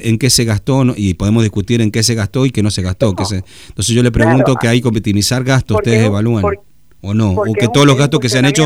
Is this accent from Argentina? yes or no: yes; Argentina; yo no sé por qué como argentino le tengo que pagar el título